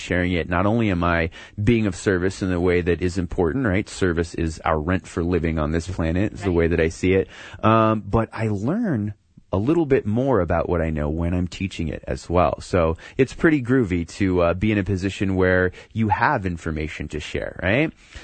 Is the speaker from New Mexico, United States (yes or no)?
yes; Albuquerque, New Mexico, United States; And I'm really proud to call Albuquerque my hometown.